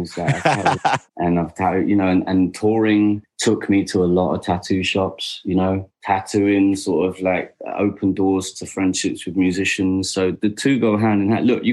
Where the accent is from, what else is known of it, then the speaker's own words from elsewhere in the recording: London, United Kingdom; I'm a kid from the suburbs, you know, like I'm just outside of London, but I spent my whole life growing up in the Dome in Tufnell Park and places like that.